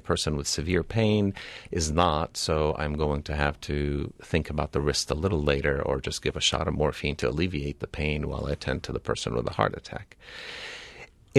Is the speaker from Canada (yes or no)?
no; United States; born there; more logical for me to return to the U.S. as an American born